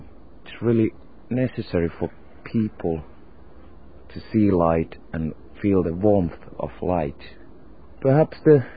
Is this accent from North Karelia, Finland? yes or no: no; Helsinki, Uusimaa, Finland; This is Helsinki, my hometown.